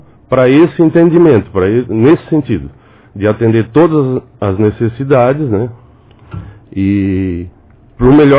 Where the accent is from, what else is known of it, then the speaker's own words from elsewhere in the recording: Urussanga, Santa Catarina, Brazil; eu sou natural de Uruçanga, né? E isso facilita bastante, porque a gente anda pela cidade desde que nasceu